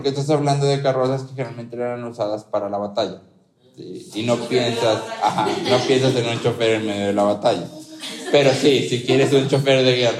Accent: Mexico; como mexicanos

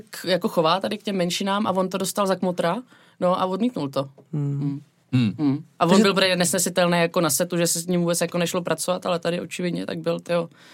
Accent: Vietnam; jak jsem vyrůstala ve Vietnamu, jak jsme tam ještě žili. A já jsem teda nemluvila ještě ani slovo anglicky

